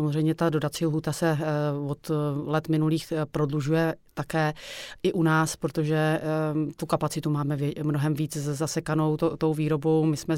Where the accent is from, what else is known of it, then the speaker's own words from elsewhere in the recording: Nové Město nad Metují, Hradec Králové Region, Czechia; já pocházím z Nového města na Metují a samozřejmě jsem vnímala tu značku od malička.